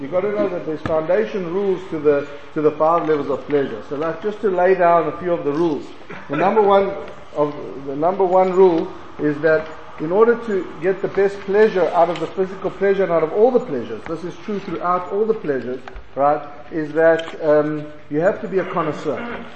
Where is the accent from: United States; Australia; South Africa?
South Africa; I come from South Africa, so I'll speak about what I enjoy.